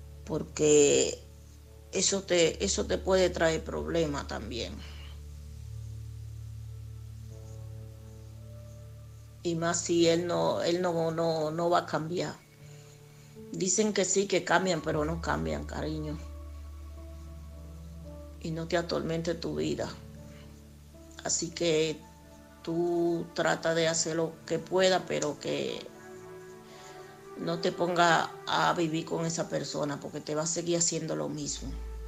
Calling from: Alcorcón, Community of Madrid, Spain; de Madrid, de Alcorcón.

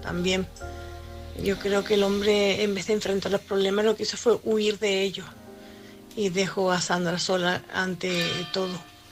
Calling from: Canary Islands, Spain; de Tenerife.

